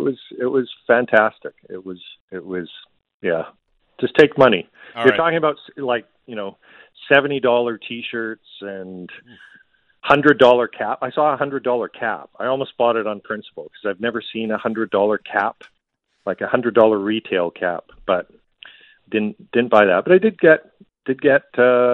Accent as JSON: {"language": "English", "region": "Scotland", "country": "United Kingdom", "said": "And as the dad and as the Scottish dad, I was always worried about this going wrong and that going wrong"}